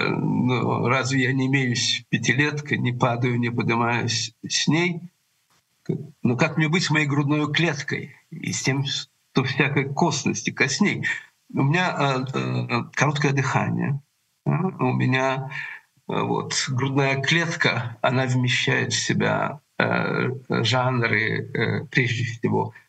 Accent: Chernivtsi, Chernivtsi Oblast, Ukraine; Ну, я вырос в Черновцах. Я считаю, что черновцы — это дальнее Средиземноморье

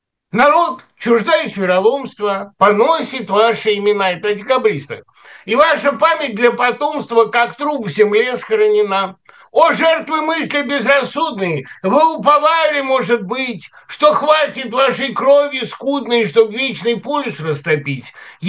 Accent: Kyrgyzstan; хотя я и киргиз

